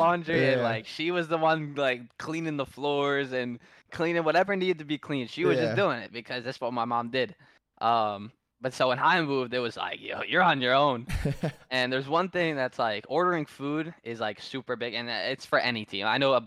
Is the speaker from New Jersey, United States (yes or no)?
yes; New Jersey, United States; now in Toronto, Canada; It definitely gets cold, but I'm from Jersey. It gets cold, but it gets a little colder here, and so I'm kind of used to it.